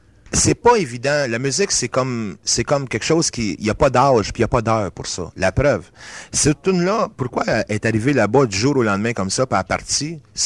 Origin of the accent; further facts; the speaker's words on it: Canada; Moi, je suis vraiment un American boy. Tu sais, je suis né ici en Amérique du Nord. Je suis né au Canada. J'ai vécu ici toute ma vie.